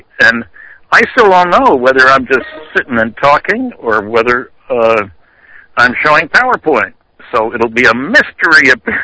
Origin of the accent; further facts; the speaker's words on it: New Jersey, United States; I grew up in New Jersey, and today New Jersey has roughly 8 million people in 8,000 square miles.